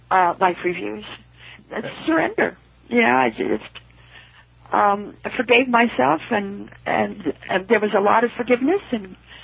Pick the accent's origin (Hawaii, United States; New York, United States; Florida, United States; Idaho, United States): Idaho, United States; Westerners, I come from Idaho, Westerners take care of themselves.